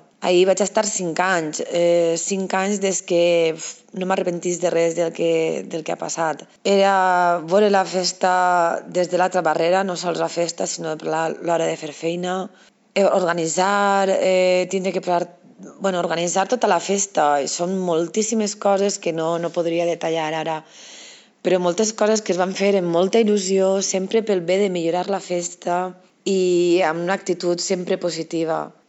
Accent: Pego, Valencian Community, Spain; sóc de Pego i tinc 40 anys.

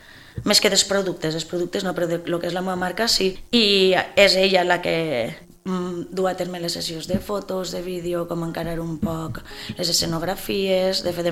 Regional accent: Oliva, Valencian Community, Spain; now in Pego, Spain; Vaig tornar a Oliva, que és el meu poble natal. Després la meva parella és així de Pego, quan vaig vindre a viure amb ella, pues, ja em vaig assentar així a Pego.

